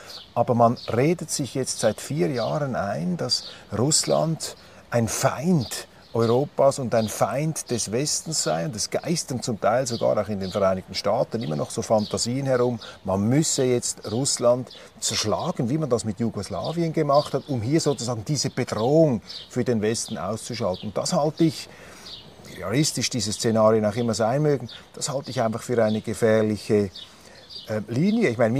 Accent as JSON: {"language": "German", "country": "Switzerland", "said": "ich bin Schweizer"}